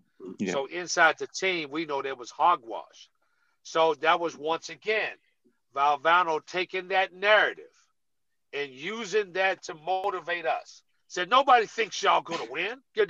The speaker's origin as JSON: {"language": "English", "town": "Washington", "region": "District of Columbia", "country": "United States", "said": "Here I am from Washington, D.C., and I had the opportunity to meet the first African-American president."}